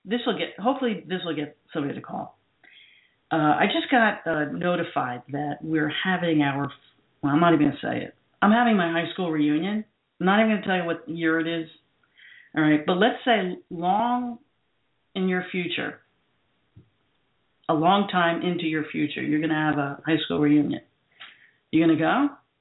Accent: Livingston, New Jersey, United States; I'm from Livingston, New Jersey, originally.

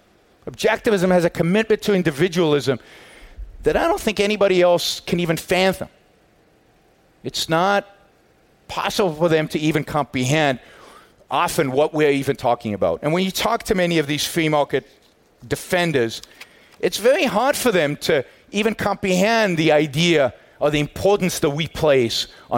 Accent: Israel; I grew up in Israel, and my father was in the reserves

